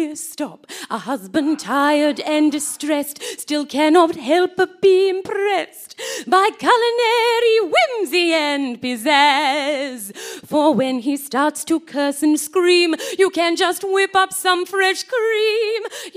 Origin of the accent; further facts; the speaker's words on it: England, United Kingdom; I'm British. I am British.